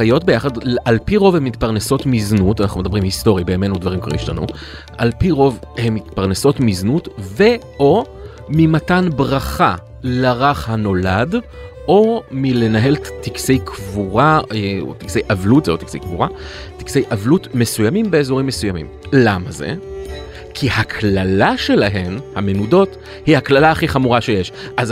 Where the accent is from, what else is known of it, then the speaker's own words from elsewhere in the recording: Jerusalem, Jerusalem District, Israel; אני בתור ילד בירושלים של שנות ה-80, הייתי חריג בנוף